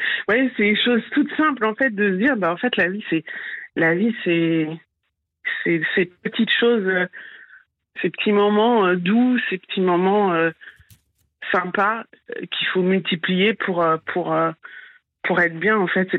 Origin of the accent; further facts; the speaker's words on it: Paris, Île-de-France, France; Je suis une Parisienne, je suis née à Paris et j'ai toujours voulu aller me faire tirer le portrait.